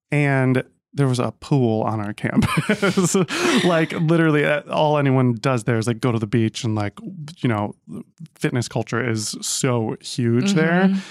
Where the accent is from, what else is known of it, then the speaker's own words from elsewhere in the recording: Ohio, United States; I grew up in Ohio. And I was like, I'll go to Miami because I'll come out there.